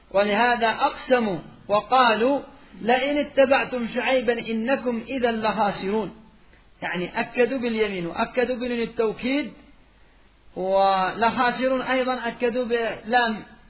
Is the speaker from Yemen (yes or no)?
yes; Yemen; حتى عندنا في اليمن